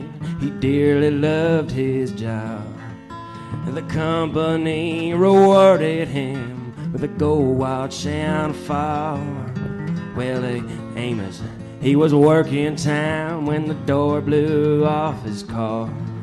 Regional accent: Arlington, Texas, United States; When I was a little boy, like a baby, I grew up in Dallas, Texas, Arlington, Texas, like near Dallas

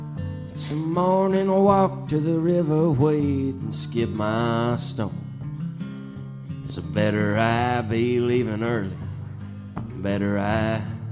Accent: Arlington, Texas, United States; When I was a little boy, like a baby, I grew up in Dallas, Texas, Arlington, Texas, like near Dallas

